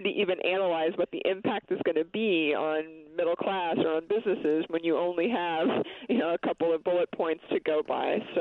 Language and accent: English; Pennsylvania, United States; I come from Pennsylvania, so I come from dairy country in the Harrisburg-Hershey area of Pennsylvania.